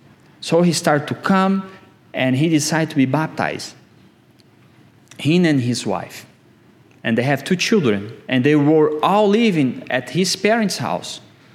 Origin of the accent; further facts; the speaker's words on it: Albania; English is a second language; moved away as an adult; now in Virginia, United States; And this sister Dao here is just a couple weeks before we came from Albania to Virginia.